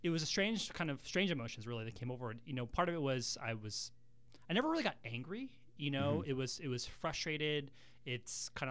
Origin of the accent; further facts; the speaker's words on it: San Diego, California, United States; I've born and raised in San Diego. I've listened to 1090 and all these other shows and love all kind of the radio personalities and stuff.